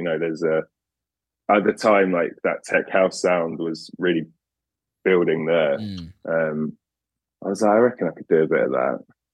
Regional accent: England, United Kingdom; now in Los Angeles, United States; I mean, we grew up in England. They don't really teach Spanish at school. We learned French.

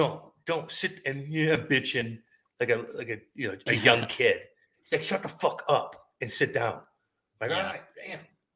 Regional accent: St. Louis, Missouri, United States; growing up in St. Louis, like I kind of, like everything was kind of, in the early 90s, hockey in St. Louis was, we had the rinks

